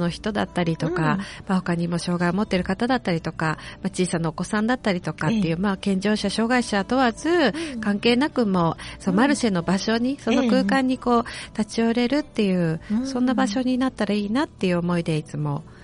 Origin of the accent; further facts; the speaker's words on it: Gamagori, Aichi, Japan; also born or lived in Nagoya; 出身は、生まれてから少しの間は名古屋だったんですけれども、高校2年生まで蒲郡にいましたね。